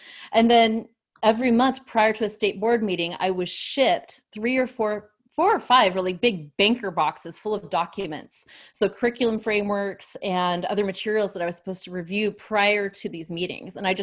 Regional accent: Irvine, California, United States; So I grew up in Irvine, California. I was the second of seven children. So I was from a big family in Southern California. I was raised near the beach and went to public school for my entire life.

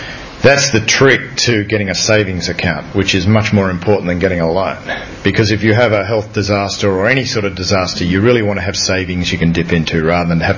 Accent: Australia; as an Aussie

